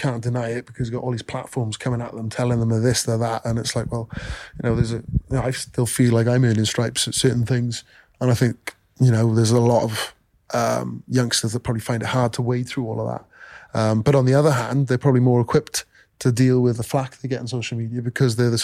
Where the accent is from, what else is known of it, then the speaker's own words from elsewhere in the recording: Wales, United Kingdom; I think I'm really conscious I'm a Welshman who represent the Lions